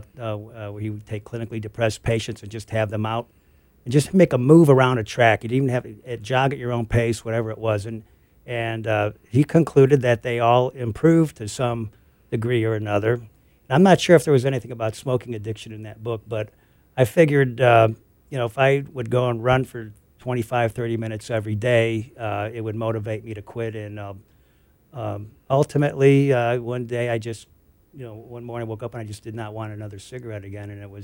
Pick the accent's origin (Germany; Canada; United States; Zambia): United States; Midwest; moved away as an adult; I moved out here from the Midwest when I was 18. And, well, actually, I was 22, but I had been smoking since I was 18.